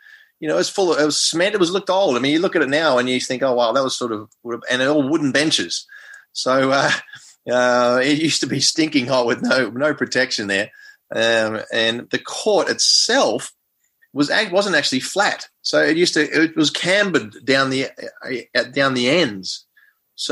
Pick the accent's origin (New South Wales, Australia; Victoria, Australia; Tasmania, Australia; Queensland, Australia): Victoria, Australia; Melbourne; I mean, I was from Melbourne, of course